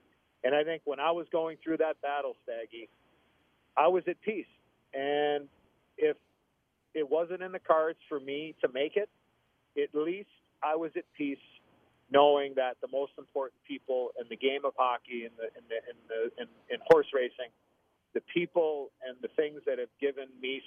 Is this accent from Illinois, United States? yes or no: yes; Chicago, Illinois, United States; When I was a kid growing up in Chicago, you know, I had people tell me, oh, you'll never make it to the NHL because you're American-born and you're from Chicago.